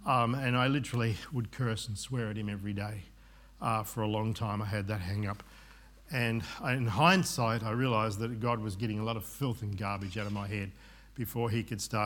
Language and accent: English; Holston, Tasmania, Australia; I grew up in Holston, on the north coast of Tasmania. I was born 1 month premature, 3 hours after my twin brother